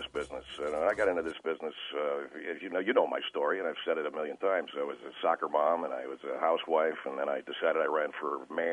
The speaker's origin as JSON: {"language": "English", "region": "Idaho", "country": "United States", "also_born_or_lived": "Alaska", "said": "I was typical for the women in my area, where I'm from, Alaska and Idaho. I'm originally from Idaho"}